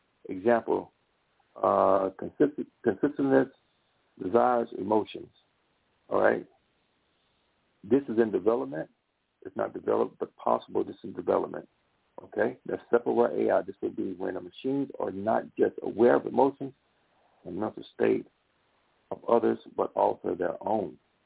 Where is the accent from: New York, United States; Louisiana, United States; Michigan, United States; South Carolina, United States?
Louisiana, United States; I'm from Louisiana, guys, so we speak all different types of languages down there.